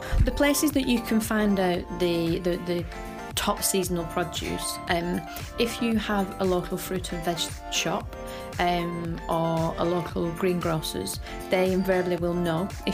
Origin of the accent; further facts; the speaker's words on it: Wigan, North West England, United Kingdom; and I am from Wigan.